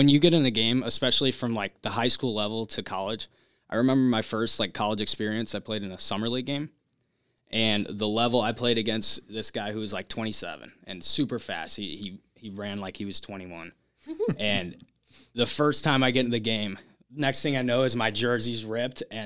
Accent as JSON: {"language": "English", "town": "Chesterfield", "region": "Missouri", "country": "United States", "said": "I am from Chesterfield, Missouri."}